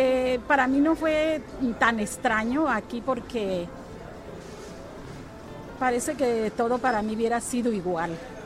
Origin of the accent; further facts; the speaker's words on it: Guadalajara, Jalisco, Mexico; Bueno, yo soy originaria de Guadalajara.